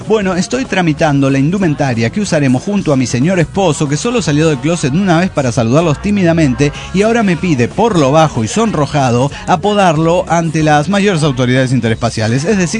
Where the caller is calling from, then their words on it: Mar del Plata, Buenos Aires Province, Argentina; de Mar del Plata, Argentina.